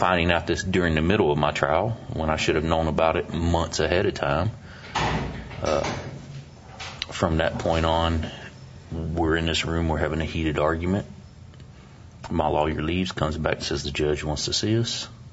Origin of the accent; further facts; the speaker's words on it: Lubbock, Texas, United States; Yes, in okay. Lubbock.